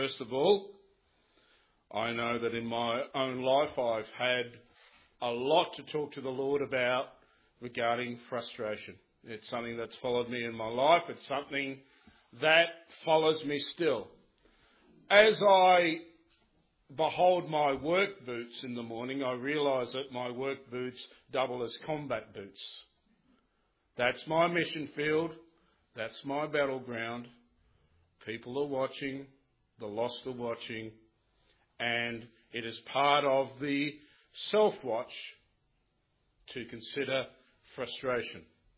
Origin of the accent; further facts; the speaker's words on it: Sydney, New South Wales, Australia; because I come from Sydney